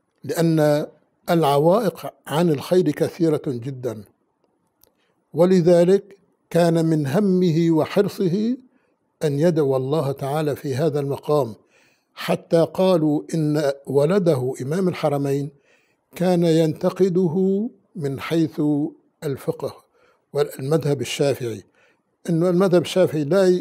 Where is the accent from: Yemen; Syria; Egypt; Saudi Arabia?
Syria; Aleppo, Aleppo Governorate; هذه قصة متداولة بين شيوخنا في بلدنا حلب